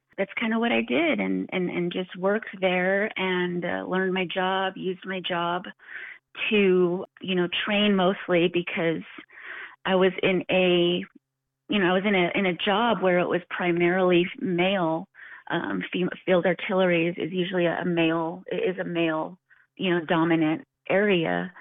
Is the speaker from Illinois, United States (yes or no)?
no; Nayuzi, New Mexico, United States; now in Farmington, United States; Originally, I'm from Nayuzi, New Mexico, which is a little further south than Farmington here on 550. I grew up there, and now I live here in Farmington.